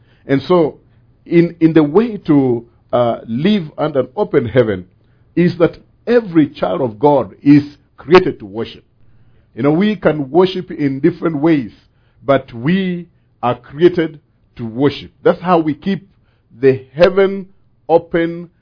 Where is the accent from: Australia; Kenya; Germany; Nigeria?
Kenya; Bungoma, Bungoma County; now in Denver, United States; Like we say, we come from Bungoma, and in Bungoma we love the Lord. And the people there just love the Lord so much.